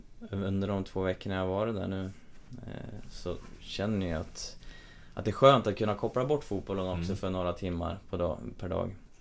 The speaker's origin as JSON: {"language": "Swedish", "town": "Ljusdal", "region": "Gävleborg County", "country": "Sweden", "said": "Jag kom ju från Ljusdal där"}